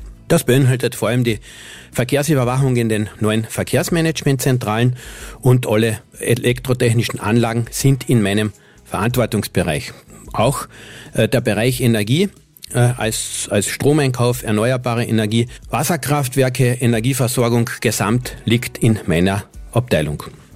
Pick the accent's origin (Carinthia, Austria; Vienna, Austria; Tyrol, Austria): Carinthia, Austria; Rosegg; born there; Ich bin gebürtig aus der Gemeinde Roseck